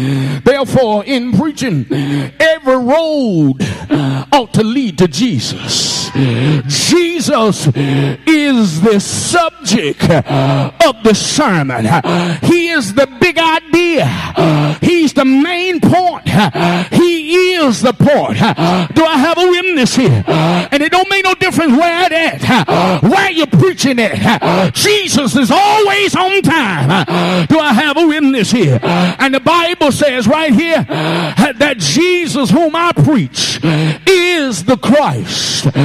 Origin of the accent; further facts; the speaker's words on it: Mississippi, United States; moved away; I'm from Mississippi, and one thing that broke my heart when I left, I had to leave Buddy.